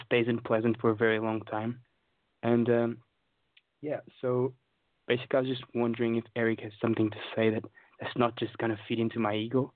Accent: Portugal; now in London, United Kingdom; I come from Portugal, but I'm in London right now.

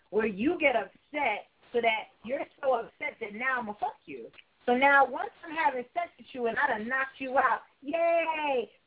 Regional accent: United States; thankfully I was raised in the States with, and you know, with education and a formal learning

